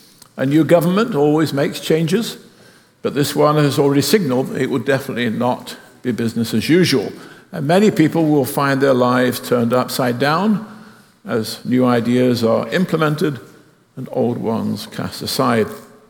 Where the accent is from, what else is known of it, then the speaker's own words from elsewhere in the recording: England, United Kingdom; I grew up in England, which still has a constitutional monarchy. I was only 9 years old when King George VI died